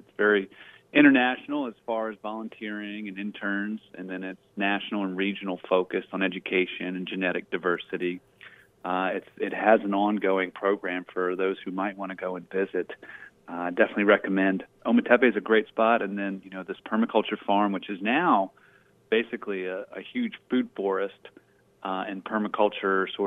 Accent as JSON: {"language": "English", "region": "Maryland", "country": "United States", "tie": "born or raised there", "also_born_or_lived": "Northern England", "said": "So I am Appalachian by birth and was raised mostly in Maryland here in the mountains of the Blue Ridge Mountains. But as a family, we moved to Northern England in the late 70s and early 80s"}